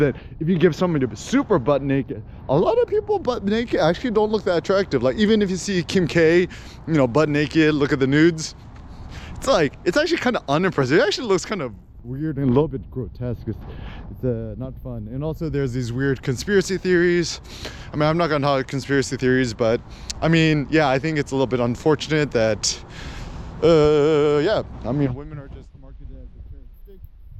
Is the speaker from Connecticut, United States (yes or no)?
no; California, United States; I mean, like, I was raised in the Bay Area, super liberal.